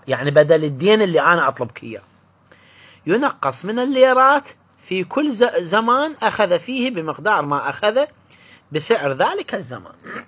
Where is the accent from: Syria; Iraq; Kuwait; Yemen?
Iraq; عندنا بالعراق